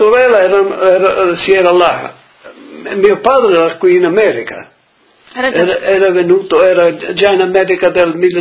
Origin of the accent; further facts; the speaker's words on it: Poffabbro, Friuli-Venezia Giulia, Italy; L'infanzia a Poffabbro, come tutti, nel paese non c'è lavori, niente, solo nei campi, fuori nei campi lì. E la prima, seconda, terza e quarta andavo a scuola lì al paese.